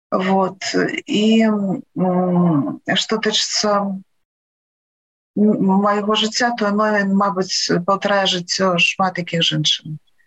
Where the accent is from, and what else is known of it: Loyew, Gomel Region, Belarus; born there